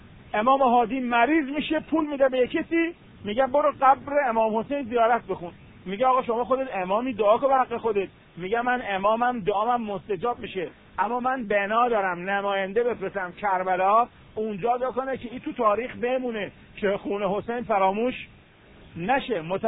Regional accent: Iran; و خدا را شکر که ما ایرانی هستیم و از اول طرفدار خط اهل بیت بودیم.

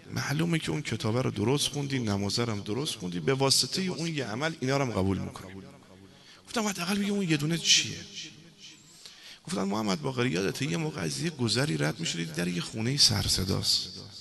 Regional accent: Tabriz, East Azerbaijan, Iran; من خودم تبریزی هستم

